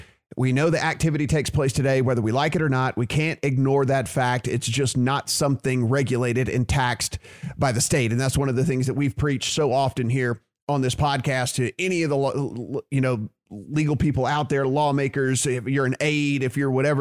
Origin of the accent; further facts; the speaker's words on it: Louisiana, United States; Dustin, take us home with my home state, with Louisiana.